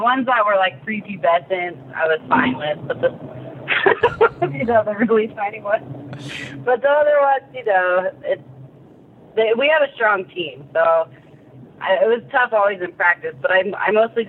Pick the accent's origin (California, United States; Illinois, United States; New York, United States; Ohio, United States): California, United States; El Cajon; I grew up in San Diego County. So El Cajon is where I started wrestling at Valhalla High School.